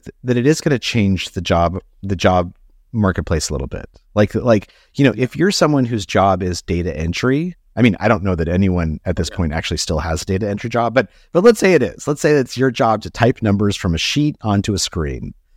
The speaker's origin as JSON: {"language": "English", "country": "United States", "tie": "born or raised there", "said": "you grew up, I assume, overseas, and I grew up in the United States."}